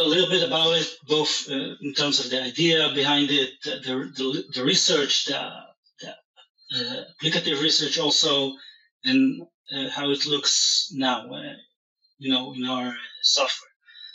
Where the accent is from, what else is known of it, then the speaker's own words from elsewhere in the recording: Israel; I grew up in Israel here in a kibbutz.